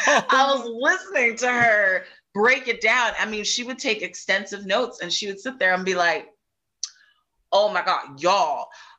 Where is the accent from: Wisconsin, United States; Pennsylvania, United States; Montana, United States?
Pennsylvania, United States; I'm actually from the Philly suburbs, if you couldn't tell from how I sound.